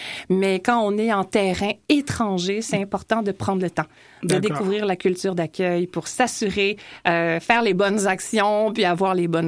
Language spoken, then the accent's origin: French; Quebec City, Quebec, Canada; moved away as an adult; now in Paris, France; moi, je suis partie de Québec sur Paris sans avoir l'emploi.